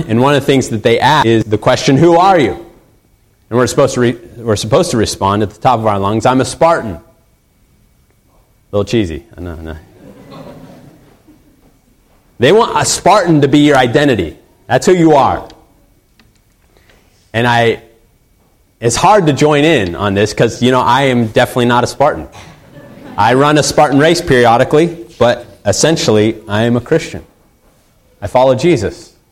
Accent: Phoenix, Arizona, United States; now in Beaver Falls, United States; I'm a pastor, I grew up in Phoenix, I'm married to Alyssa, I'm Finley's father, I live in Beaver Falls, I'm an American

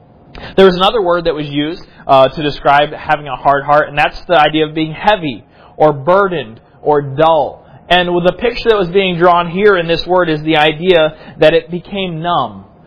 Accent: South Carolina, United States; I grew up in South Carolina, and there, most of the dirt is red clay.

